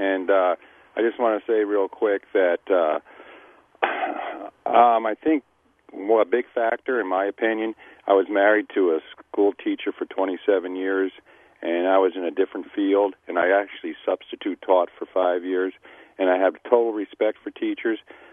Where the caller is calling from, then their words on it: Kewaunee, Wisconsin, United States; I'm calling from the Kewaunee area.